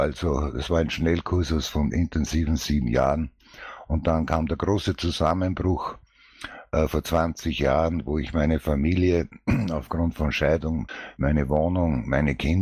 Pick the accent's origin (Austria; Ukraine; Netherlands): Austria; Upper Austria; ich bin hier in Oberösterreich geboren, im Hausruckwinkel, und bin in der Natur aufgewachsen, 5, also 6 Misthaufen sozusagen in voller Freiheit in der Natur.